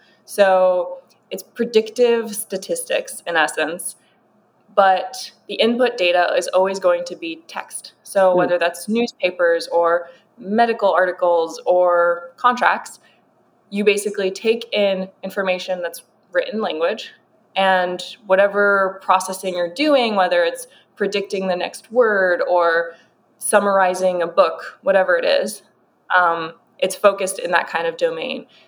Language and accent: English; United States; We're both American in this weird country where they all have accents.